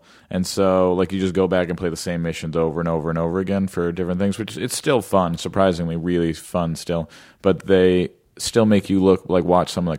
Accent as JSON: {"language": "English", "town": "Los Angeles", "region": "California", "country": "United States", "tie": "born or raised there", "said": "I grew up in LA."}